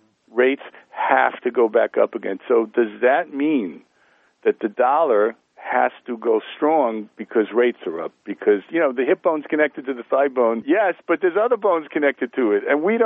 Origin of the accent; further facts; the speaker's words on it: Bronx, New York, United States; You know, look, I'm from the Bronx, so I understand stubborn.